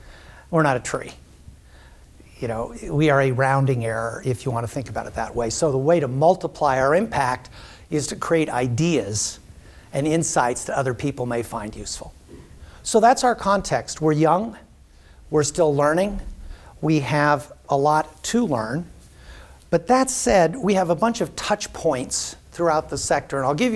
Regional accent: California, United States; I'm from California.

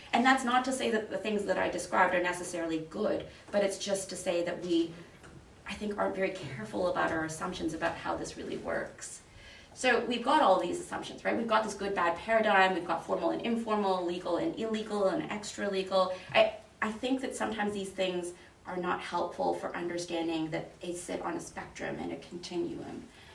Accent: Canada; me as a Canadian with my peacekeeping ideals

